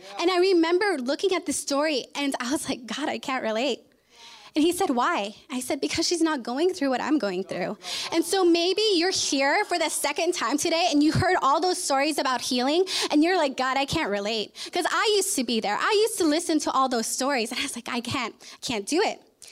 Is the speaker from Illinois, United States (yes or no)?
no; Imperial Beach, California, United States; also born or lived in Hawaii; A little bit about me. I was born in Hawaii, which is why he yelled Moana. And I was raised in Imperial Beach.